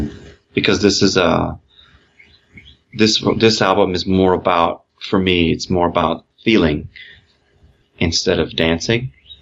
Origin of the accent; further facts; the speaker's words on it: United States; Well, I am definitely American, but so I understand.